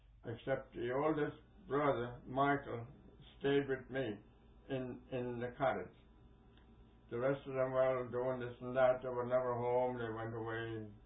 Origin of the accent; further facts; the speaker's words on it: Charleville, County Cork, Ireland; I was born in Ballysally, Charleville, County Cork, Ireland, October 8, 1907.